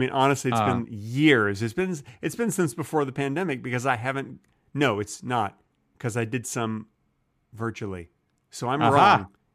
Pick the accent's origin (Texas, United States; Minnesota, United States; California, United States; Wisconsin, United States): Texas, United States; I know, but I can because I'm a Texan. Once you're from Texas, it means you're always a Texan.